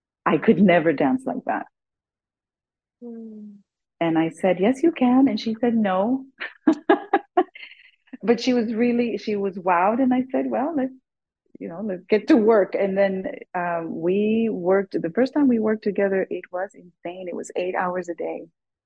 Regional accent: Miami, Florida, United States; I grew up in Miami, so when she first moved there … was breaking through to the American market.

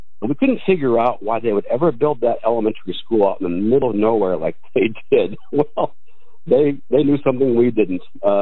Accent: Oelwein, Iowa, United States; Yeah. Yeah, well, I grew up in Olwine, northeast corner of the state, a small, smaller town, much like the Perry area.

